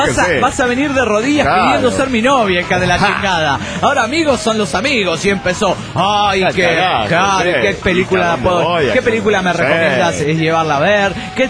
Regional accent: Mexico City, Mexico; also born or lived in Aguascalientes; now in Toluca, Mexico; Soy hidrochilanga y estoy en Toluca, porque en realidad yo nací en Aguascalientes y luego casi que me crié en el Chilangolandia, en el DF mexicano, y ahora estoy en Toluca y soy la geografía mexicana toda en una.

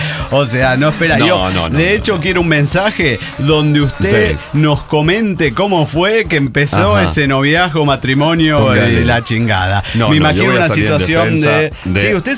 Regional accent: Pucallpa, Ucayali, Peru; now in Tacna, Peru; de Pucallpa, Perú, residente en Tacna.

